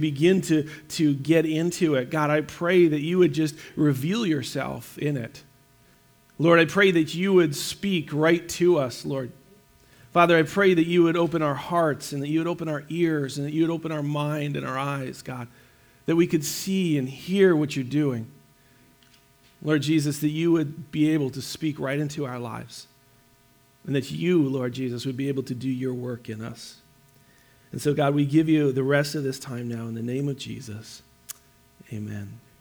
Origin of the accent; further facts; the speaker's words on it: California, United States; born there; Now, I was born in the States. I was born in California, exciting place, right where Google is now, actually.